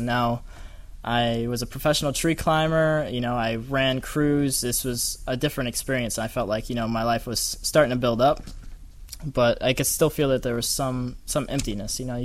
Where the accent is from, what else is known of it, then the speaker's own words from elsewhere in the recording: Michigan, United States; I'm actually from Michigan, so it gets a little bit cold there.